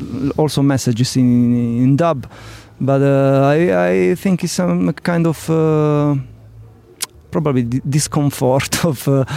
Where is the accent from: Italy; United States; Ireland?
Italy; Bari, Apulia; English is a second language; I discovered reggae in my region, La Puglia. I come from Bari, is the La Botte de la Italy, the south of Italy, and there's a lot of reggae music there because it's the Jamaica of Italy.